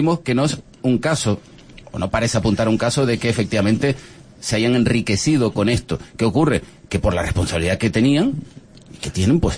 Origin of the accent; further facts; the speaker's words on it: Spain; somos españoles